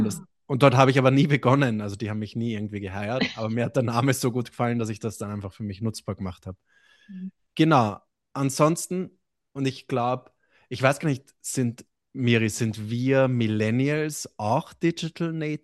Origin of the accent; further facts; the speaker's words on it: Vienna, Austria; ich bin nicht nur Österreicher, ich bin Wiener, was viel wichtiger ist für uns Wiener.